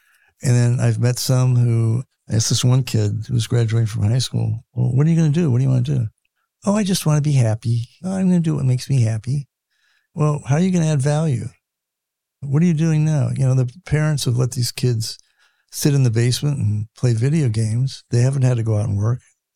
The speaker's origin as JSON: {"language": "English", "region": "California", "country": "United States", "tie": "born or raised there", "said": "I grew up in California. It breaks my heart."}